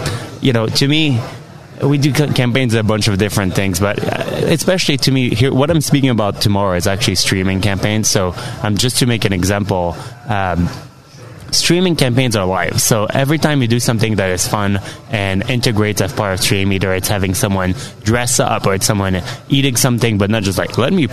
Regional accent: Montreal, Quebec, Canada; now in Los Angeles, United States; I'm from Montreal

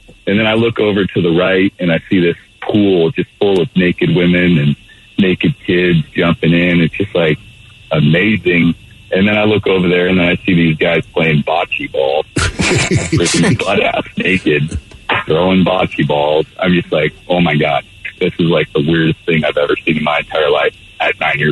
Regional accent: Texas, United States; born there; No, I was born in Texas, so I'm a French Texan.

